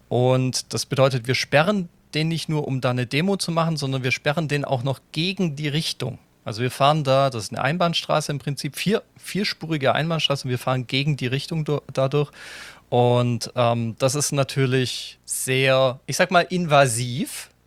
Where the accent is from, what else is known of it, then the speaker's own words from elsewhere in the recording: Germany; ich komme nicht aus Wien, mir kann es ja eigentlich wurscht sein, als Piefke sowieso, gleich zweimal.